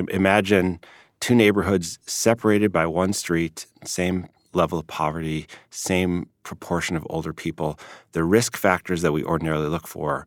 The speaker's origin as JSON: {"language": "English", "town": "Chicago", "region": "Illinois", "country": "United States", "tie": "born or raised there", "said": "I grew up in Chicago"}